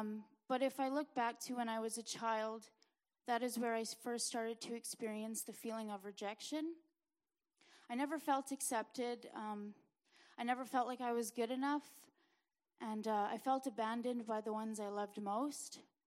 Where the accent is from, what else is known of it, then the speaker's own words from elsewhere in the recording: Winnipeg, Manitoba, Canada; I'm 23 and from Winnipeg.